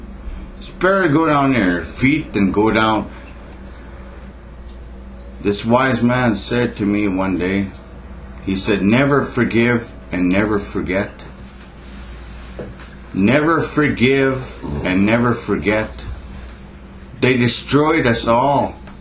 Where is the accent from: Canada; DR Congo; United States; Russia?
Canada; We're not criminals, we're Canadian fucking citizens. We've been here for fucking ever, you know? How can they criminalize us, man? They can't criminalize an Indian.